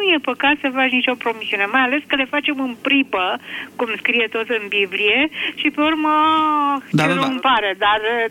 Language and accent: Romanian; Bucharest, Romania; sunt din București.